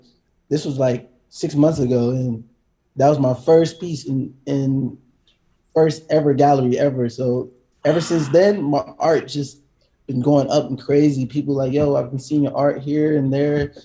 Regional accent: Atlanta, Georgia, United States; also born or lived in Decatur; I grew up in Atlanta, Georgia, and Decatur. My parents were both from Nigeria. They moved out here, dirt poor.

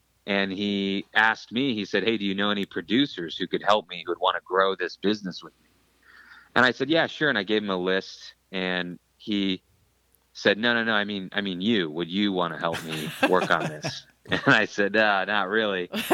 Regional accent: Merced, California, United States; but in my hometown where I grew up, which is Merced, it was the thing to do on weekends.

